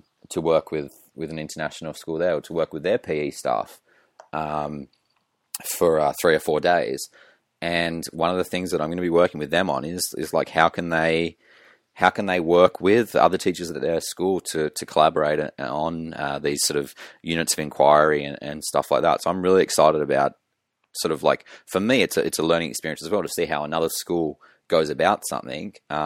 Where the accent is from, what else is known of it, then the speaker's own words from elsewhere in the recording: Tasmania, Australia; I'm heading back to my home state of Tasmania in Australia